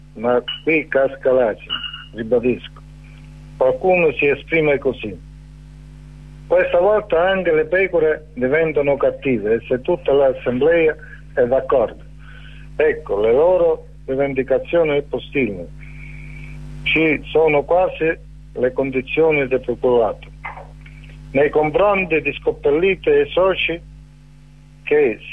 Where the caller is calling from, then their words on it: Castrovillari, Calabria, Italy; Sono da Castrovillari e ci sono molti operai che purtroppo sono in mobilità